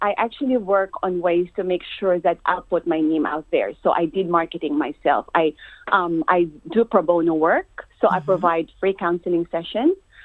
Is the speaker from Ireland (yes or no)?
no; Philippines; now in Australia; growing up in the Philippines, the culture here in Australia is very different.